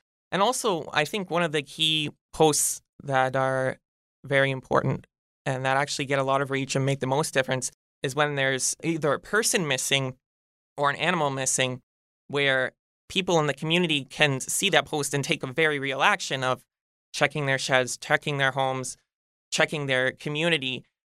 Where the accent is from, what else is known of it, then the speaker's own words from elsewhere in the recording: Hamilton, Ontario, Canada; I'm as local as it gets. As I said, I was born here in Hamilton. I went to school, elementary and high school, in Ward 5. You know, I've lived in Ward 5 my entire life.